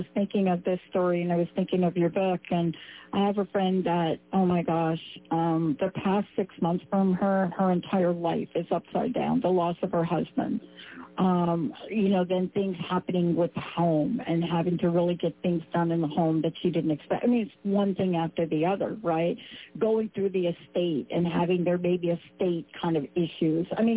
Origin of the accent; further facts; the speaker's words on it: New York, United States; I grew up in New York. You know this, and I know this.